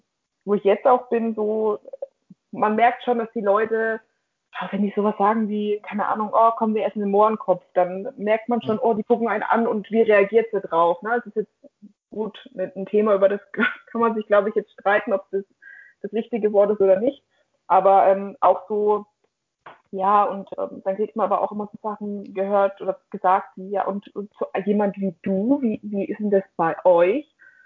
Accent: Würzburg, Bavaria, Germany; Ich komme aus Würzburg, ne? So, bin hier geboren

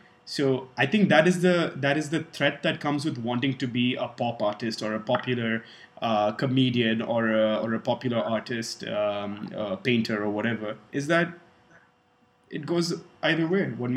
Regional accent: Dubai, United Arab Emirates; Similarly, early 2000s, Russell Peters was the absolute star in our circles, growing up in Dubai at least.

